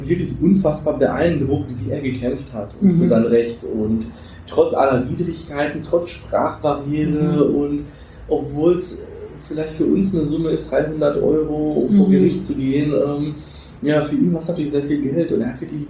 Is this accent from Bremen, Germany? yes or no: no; North Rhine-Westphalia, Germany; now in Nuremberg, Germany; ich komme ja tatsächlich eigentlich aus dem Ruhrgebiet und bin dann über Studium etc. dann zu meiner ersten Arbeit in Nürnberg gekommen.